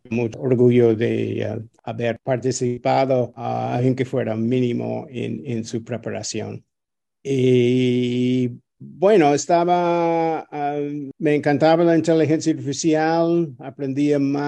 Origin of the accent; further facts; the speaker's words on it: United States; moved away as an adult; now in Mexico; Soy americano y llegué a Puebla para trabajar en el departamento de matemáticas.